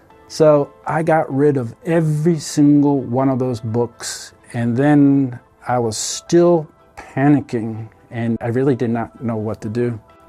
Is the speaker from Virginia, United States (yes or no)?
yes; Norfolk, Virginia, United States; born there; I'm a cradle Catholic. I was born in Norfolk, Virginia. I went to Catholic schools during my formative years.